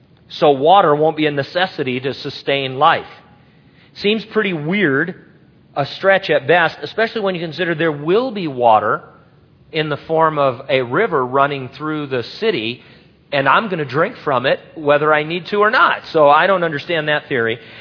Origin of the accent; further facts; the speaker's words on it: San Bernardino, California, United States; People are making fun of my hometown. I'm so offended. It was beautiful once. But anyway, San Bernardino was a big city.